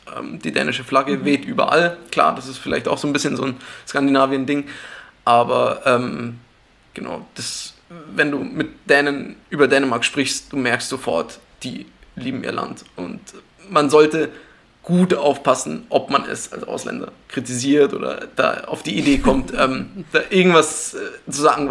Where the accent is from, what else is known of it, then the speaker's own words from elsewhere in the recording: Munich, Bavaria, Germany; bin 27 Jahre alt, komme ursprünglich aus München